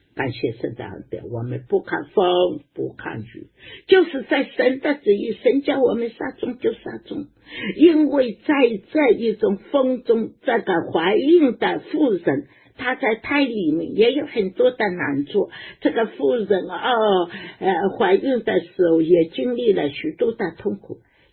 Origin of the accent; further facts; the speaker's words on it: Wenzhou, Zhejiang, China; 确确实实啊，我们温州人在那个90年代零零年的时候